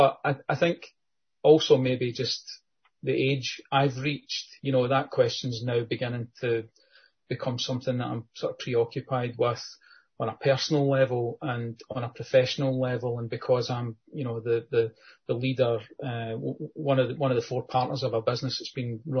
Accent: Glasgow, Scotland, United Kingdom; born there; now in Ayrshire, United Kingdom; I'm very, very fond of Ayrshire and Kilmarnock, although I'm Glaswegian born, adopted down here when probably about 30 odd years ago.

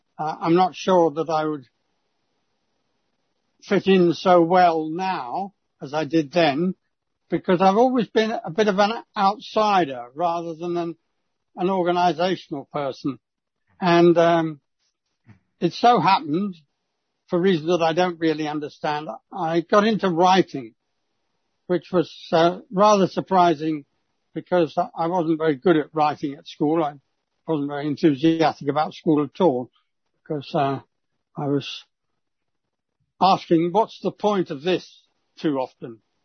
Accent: Guernsey; born there; moved away as an adult; I was born in Guernsey, a little island.

